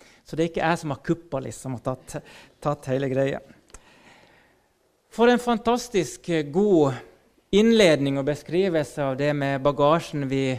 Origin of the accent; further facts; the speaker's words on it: Finland; Jag är ju finsk och vi har ju det i ryggmargen att vi ska klara oss själv